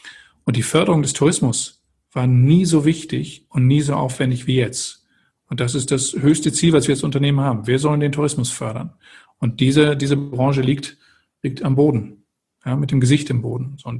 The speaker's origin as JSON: {"language": "German", "town": "Eckernförde", "region": "Schleswig-Holstein", "country": "Germany", "tie": "born or raised there", "also_born_or_lived": "Stade", "said": "Stade geboren und dann bin ich in Eckernförde groß geworden."}